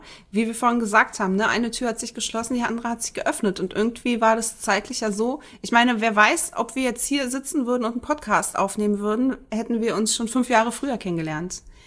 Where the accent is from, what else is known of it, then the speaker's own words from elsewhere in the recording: Berlin, Germany; Ich war schon immer in Berlin.